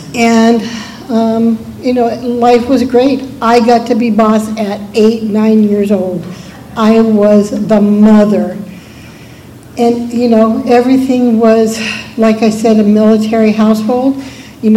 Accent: Port Hueneme, California, United States; I grew up in Port Hueneme, California. That is where the Navy base is.

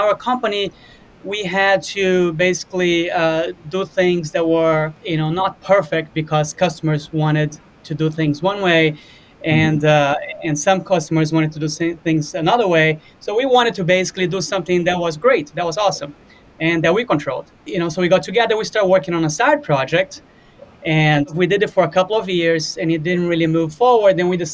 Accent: Brazil; moved away as an adult; now in United States; I'm originally from Brazil. I moved here to the States in 97 to the college.

